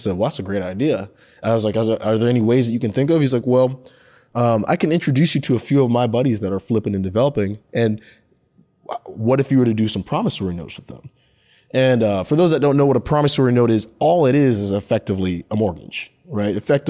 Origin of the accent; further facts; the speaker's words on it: Seattle, Washington, United States; even though I was from the Seattle area, Seattle had changed so much since I lived there.